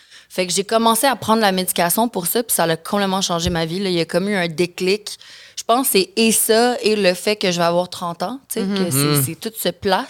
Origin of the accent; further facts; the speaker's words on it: Mexico; also born or lived in Caribbean; J'ai grandi au Mexique. J'ai grandi aux Caraïbes. J'ai toujours été très loin du Québec.